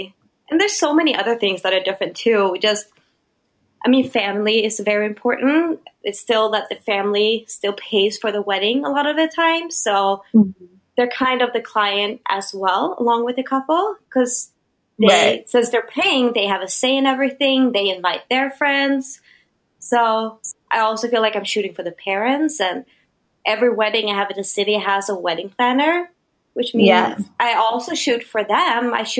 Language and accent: English; Sweden; moved away as an adult; now in New York, United States; So I came from Sweden being a pretty established photographer.